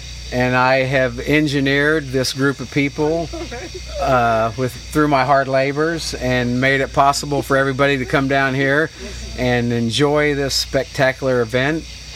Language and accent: English; Makanda, Illinois, United States; Yeah, I grew up in Makanda. Makanda has there's a lot of history here.